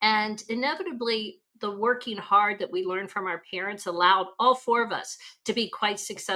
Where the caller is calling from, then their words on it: Santa Monica, California, United States; I am joining you from Southern California in Santa Monica.